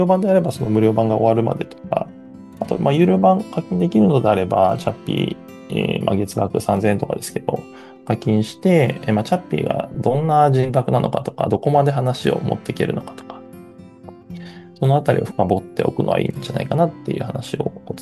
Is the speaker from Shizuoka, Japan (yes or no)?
yes; Matsuzaki, Shizuoka, Japan; 私あの静岡県の伊豆松崎町出身なんですけれども